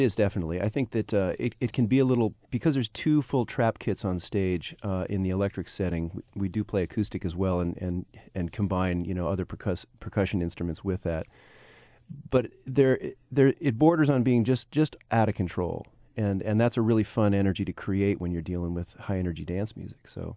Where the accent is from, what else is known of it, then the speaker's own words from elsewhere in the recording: Pennsylvania, United States; now in Nevada City, United States; Well, and Gary Campus and I met 30 years ago when I came from Pennsylvania. We met on the music scene in Nevada City, California